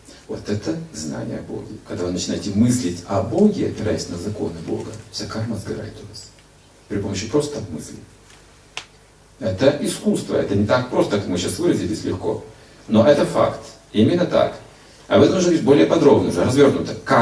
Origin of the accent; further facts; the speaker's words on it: Kazakhstan; born there; когда приезжал в свой родной город, в котором я родился, родился в Казахстане, а вырос в другом городе.